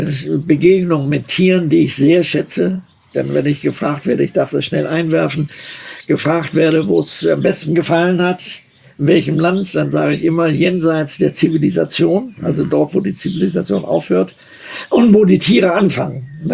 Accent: Germany; ich bin ja Deutscher

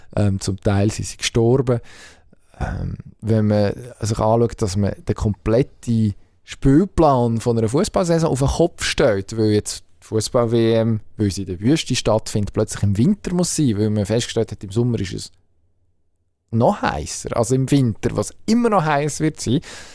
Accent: Switzerland; Das finde ich als Schweizer Steuerzahler grundsätzlich gut.

